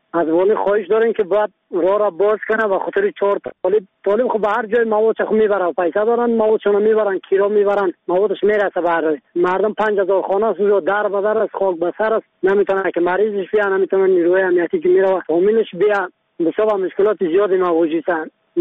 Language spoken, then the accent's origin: Persian; Badakhshan, Afghanistan; ما از بدخشان هستم.